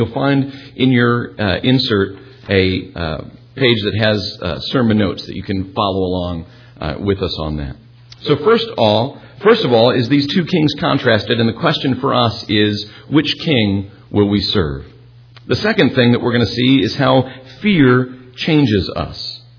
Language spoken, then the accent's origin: English; Ireland; Tomorrow is St. Patrick's Day, and I am Irish all year round, not simply one day a year.